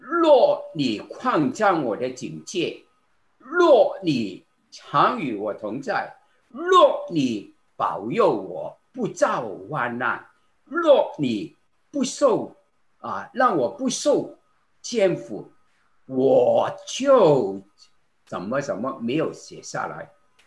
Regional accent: Guangdong, China; 我们广东人有一句话说

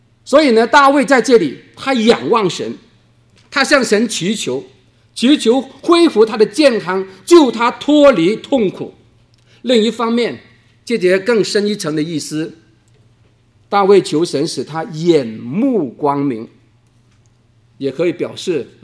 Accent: China; accent: Cantonese; 我现在真的是我们广东话叫做逃头碰脚黑真的不幸

